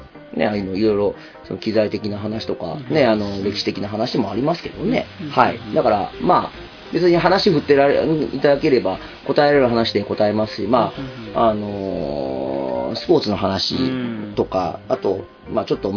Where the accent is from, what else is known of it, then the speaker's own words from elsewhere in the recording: Nagoya, Aichi, Japan; でも自分名古屋ですね。もうどこどう切っても名古屋じゃないですか。